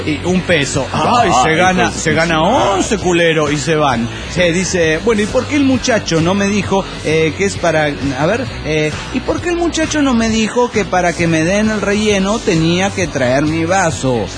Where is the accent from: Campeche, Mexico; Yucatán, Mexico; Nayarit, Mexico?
Yucatán, Mexico; Mérida; de Mérida, Yucatán.